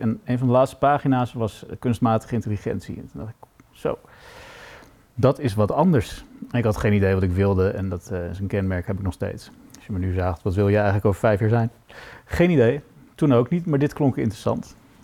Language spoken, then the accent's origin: Dutch; Amsterdam, North Holland, Netherlands; dat begon in Amsterdam, waar ik geboren ben en nog steeds woon.